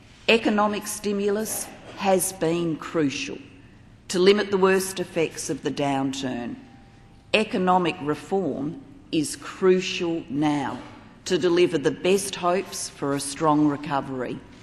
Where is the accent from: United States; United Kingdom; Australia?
Australia; South Australia; from my home state of South Australia